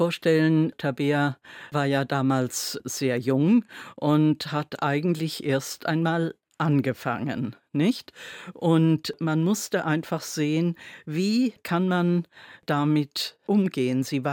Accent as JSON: {"language": "German", "town": "Konstanz", "region": "Baden-Württemberg", "country": "Germany", "tie": "born or raised there", "said": "kurz nachdem ich aus Paris in meine Heimatstadt Konstanz zurückgekommen bin"}